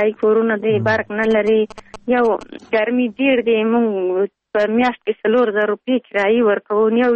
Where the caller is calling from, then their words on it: Pul-e Khumri, Baghlan, Afghanistan; د پلخمري.